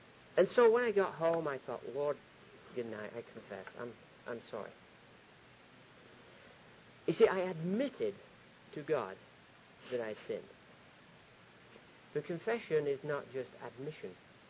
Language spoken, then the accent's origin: English; Scotland, United Kingdom; I was traveling from Scotland down to England, driving down from Scotland, which is where I come from, down to England